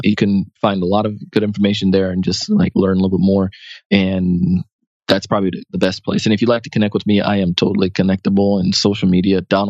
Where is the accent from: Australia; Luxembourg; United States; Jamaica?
Jamaica; I ran track. Being Jamaican, we run.